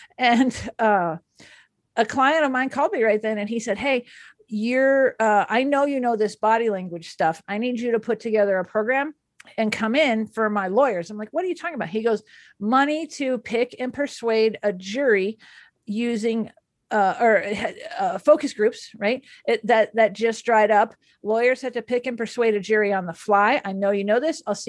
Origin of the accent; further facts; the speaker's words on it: Dallas, Texas, United States; I grew up in Dallas and there was this guy kept showing up to the rides, showing up to the races.